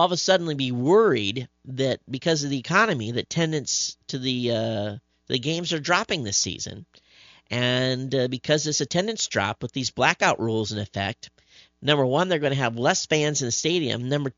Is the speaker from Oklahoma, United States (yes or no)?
no; Michigan, United States; Now, when I was growing up in Michigan, I lived in a community that was about 110, 115 miles away from where the Lions played.